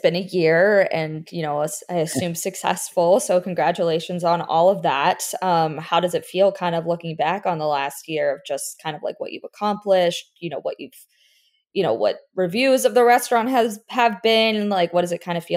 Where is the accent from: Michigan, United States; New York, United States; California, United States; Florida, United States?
Florida, United States; just like three little girls growing up in South Florida